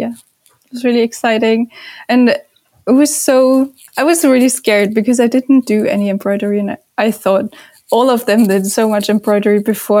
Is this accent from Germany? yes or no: yes; Germany; English is a second language; because I'm from Germany, so I had to do like the English tests